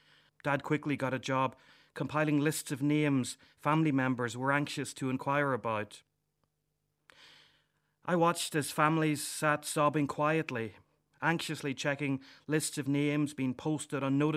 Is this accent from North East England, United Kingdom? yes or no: no; Omagh, Northern Ireland, United Kingdom; I whispered a hurried prayer that Our Lady would cover this town, my hometown Omagh, in her love.